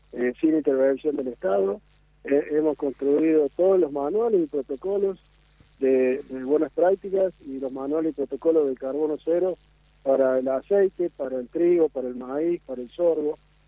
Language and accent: Spanish; Argentina